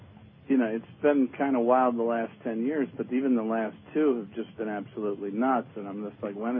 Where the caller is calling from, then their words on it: Cleveland, Ohio, United States; Calling from Cleveland, Ohio.